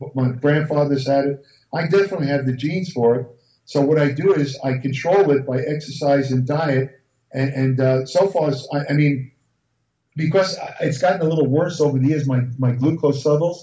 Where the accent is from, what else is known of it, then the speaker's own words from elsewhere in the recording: New York, United States; He was from Boston area. I was from New York.